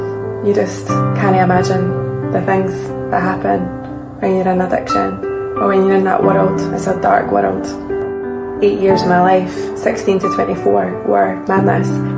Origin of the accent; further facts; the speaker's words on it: Edinburgh, Scotland, United Kingdom; now in Musselburgh, United Kingdom; I'm 33 years old. I grew up in Edinburgh and now I live in Musselburgh, and this is my story.